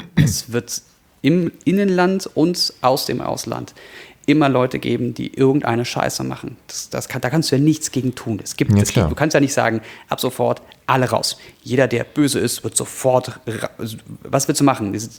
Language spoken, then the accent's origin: German; Cologne, North Rhine-Westphalia, Germany; Also bei uns in Köln in den 90er Jahren war das so